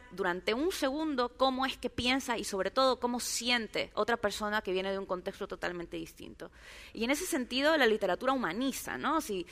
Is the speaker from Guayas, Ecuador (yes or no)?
yes; Guayaquil, Guayas, Ecuador; yo crecí en Guayaquil, que es una ciudad repleta de manglares y cuando se inunda salen cocodrilos y serpientes y es así como muy salvaje y muy hostil también. Y yo crecí en un contexto de clase media acomodada y fui a colegios privados.